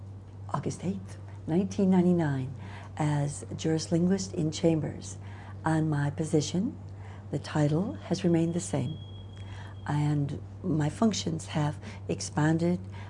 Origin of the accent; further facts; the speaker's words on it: United States; I am from the United States, and I am a legal officer and juris linguist.